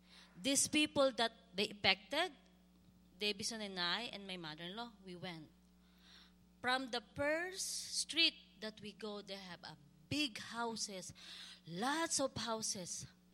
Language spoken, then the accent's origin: English; Philippines; before we fly back to Philippines, they have a big eruption, volcano. That's 20 kilometers from my hometown.